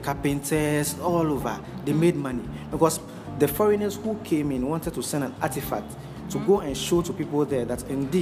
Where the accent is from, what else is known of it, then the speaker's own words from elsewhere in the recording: Ghana; I'm a Ghanaian.